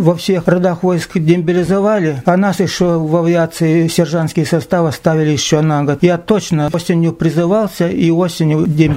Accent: Karavay, Tyumen Oblast, Russia; born there; Я родился в Сладковском районе, деревне Каравай.

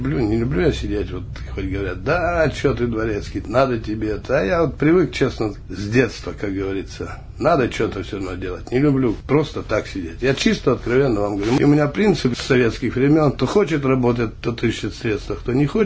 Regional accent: Kostroma, Kostroma Oblast, Russia; moved away as an adult; Родом я вообще из Костромы.

